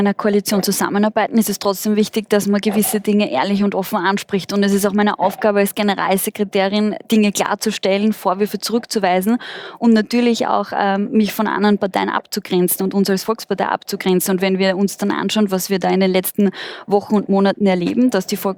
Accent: Vienna, Austria; und ich komme ja selbst aus Wien

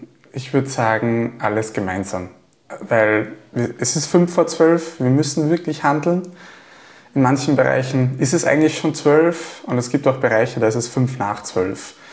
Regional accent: Gallneukirchen, Upper Austria, Austria; Also ich komme aus Gallnerkirchen, die Mühlkreisautobahn, die A7.

